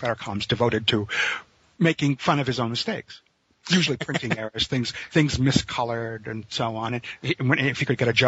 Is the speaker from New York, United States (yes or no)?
yes; New York, United States; And I grew up in the New York area, right?